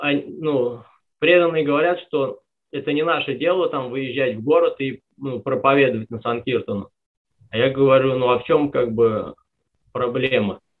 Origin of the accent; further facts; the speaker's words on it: Bashkortostan, Russia; now in Adygea, Russia; Я из Башкирии переехал в Адыгею к преданным. Они общину организовали. Живу там 3,5 года. Рядом с ними это община Боголюбов под Майкопом.